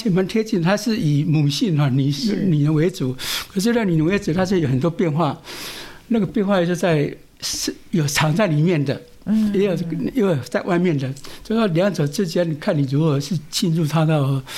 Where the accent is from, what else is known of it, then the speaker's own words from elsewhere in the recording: Yilan, Yilan County, Taiwan; 不是，我是宜兰人。